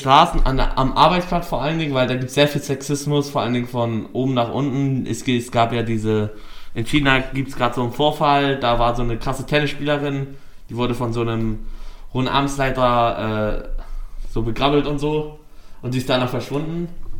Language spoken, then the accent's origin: German; Germany; Von ein paar Türken, die mich als Deutscher beleidigt haben